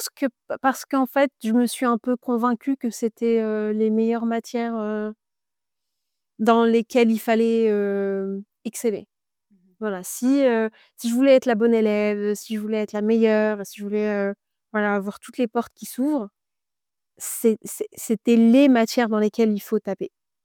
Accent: Île-de-France, France; also born or lived in Morocco; now in Dublin, Ireland; j'ai 28 ans. J'ai grandi dans la région parisienne. Je suis née au Maroc. Actuellement, je vis à Dublin, en Irlande

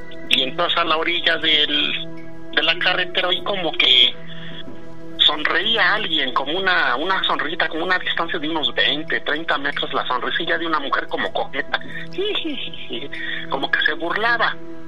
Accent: Tlaxcala, Mexico; also born or lived in Mexico City; yo nací en la Ciudad de México, o sea, pero después mis padres nos fuimos a construir una casita ahí en una ranchería, ahí del estado de Tlaxcala, una casita por aquí, una casita por allá, todo retirado.

